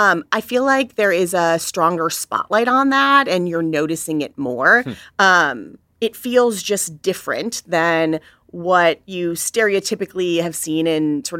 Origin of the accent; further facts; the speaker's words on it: Minnesota, United States; the one that I care most about is Minnesota. Mm. It's my home state.